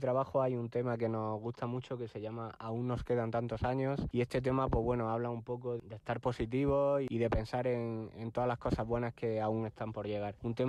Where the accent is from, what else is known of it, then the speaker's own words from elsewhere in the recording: Baeza, Andalusia, Spain; Somos un dúo de Baeza, Jaén, que está formado por dos hermanos